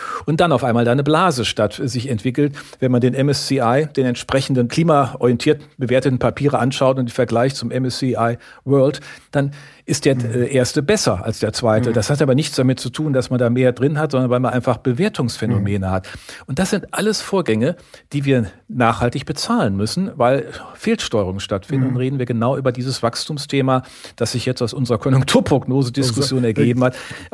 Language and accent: German; Rhineland, Germany; born there; Ich bin ja von uns beiden der gebürtige Rheinländer